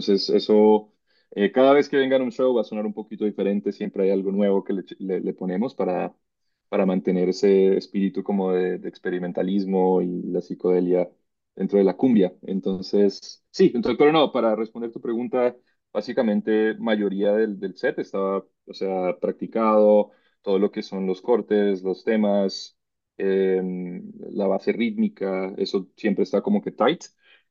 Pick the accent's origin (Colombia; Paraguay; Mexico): Colombia; Cartagena, Bolívar; yo viniendo de familia colombiana y siendo cartagenero. Mi madre barranquillera